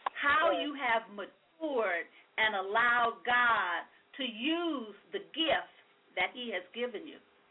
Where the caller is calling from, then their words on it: California, United States; I'm calling from California.